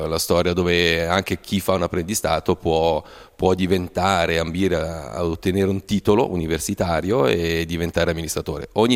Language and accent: Italian; Novazzano, Ticino, Switzerland; Sì, fa parte un po' del parco giochi della mia infanzia, essendo cresciuto, nato e cresciuto a Novazzano.